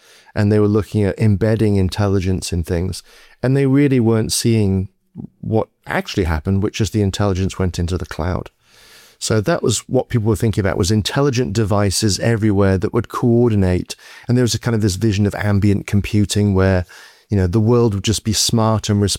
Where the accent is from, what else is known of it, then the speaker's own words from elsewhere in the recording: England, United Kingdom; accent: British; moved away as an adult; now in United States; started my career in England, hence my outrageous British accent, but I now live on the, the west coast of the US.